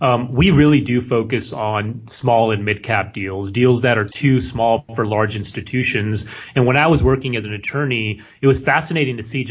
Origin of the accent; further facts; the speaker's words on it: California, United States; I was buying back in my hometown in the Central Valley, where prices were a lot cheaper